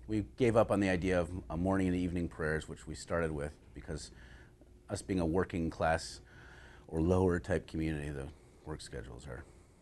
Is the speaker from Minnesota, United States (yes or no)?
yes; Minnesota, United States; I'm from Minnesota. We're very passive-aggressive people.